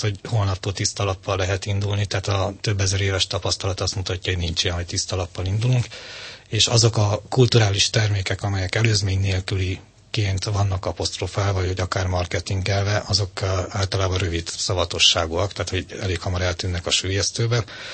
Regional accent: Székely Land, Romania; first language hu; születtem Székelyföldön, és egy magyar nemzeti közösséggel igencsak ellenséges kommunista államaparátussal szemben éltem meg én az anyanyelvi kultúrát

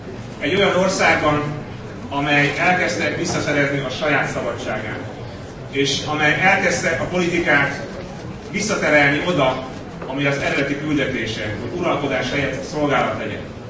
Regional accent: Budapest, Hungary; Én egy budapesti vagyok a sok közül

